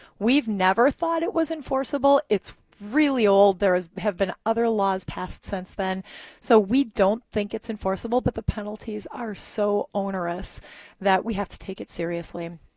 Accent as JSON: {"language": "English", "town": "Kaukauna", "region": "Wisconsin", "country": "United States", "tie": "born or raised there", "lives_now": "Green Bay, United States", "said": "Yeah, I mean, it's where I live. I grew up in Kaukauna, so just south of here."}